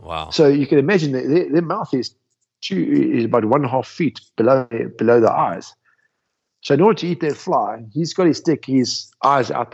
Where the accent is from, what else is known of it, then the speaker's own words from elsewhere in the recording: Scotland, United Kingdom; I'm Scottish deep down inside.